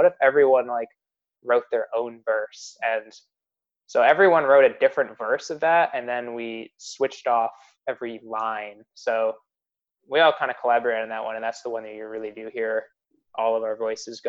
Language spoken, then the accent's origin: English; Rochester, New York, United States; I'm from Rochester, New York.